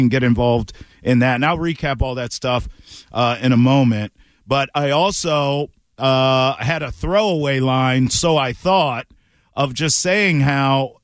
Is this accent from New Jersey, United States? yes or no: no; Maryland, United States; I'm from Maryland. They shut down school for 2 inches of snow where I'm from.